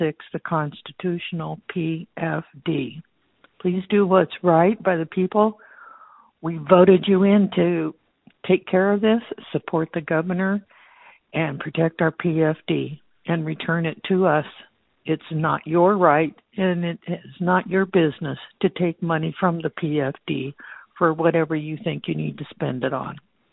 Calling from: Eagle River, Alaska, United States; I'm calling from Eagle River, Alaska, 99577.

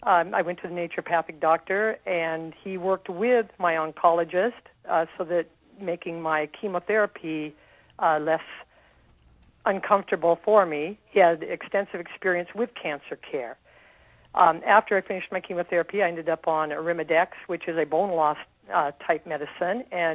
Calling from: Anchorage, Alaska, United States; I am calling from Anchorage.

